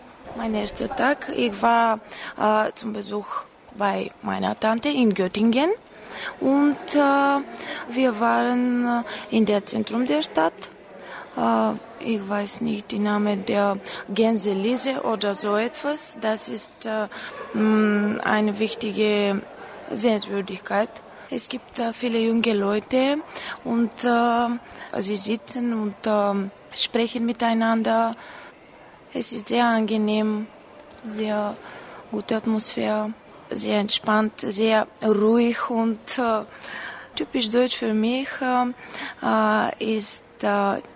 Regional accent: Sofia City, Bulgaria; German is a second language; Ich komme aus Bulgarien. Ich wohne in Sofia.

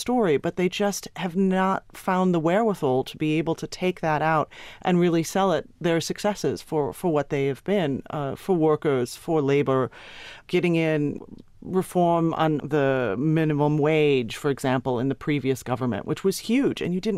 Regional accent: United States; As an American, I find it as a classic German problem

